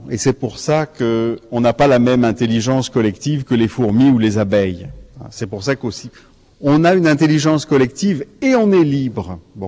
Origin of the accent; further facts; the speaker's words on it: Canada; Vous savez, moi je viens du Canada, j'ai mis presque 24 heures pour venir ici.